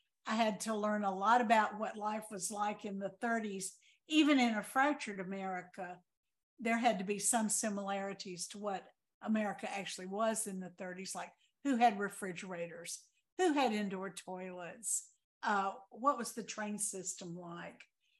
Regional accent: Mississippi, United States; I was brought up in the Mississippi Delta, which could not be a more different setting than the West in the 1950s and 60s.

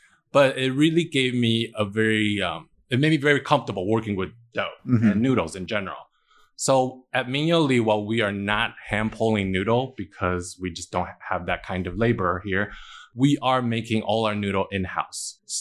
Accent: Taiwan; the kind of mom and pop's shop that I grew up with in Taiwan

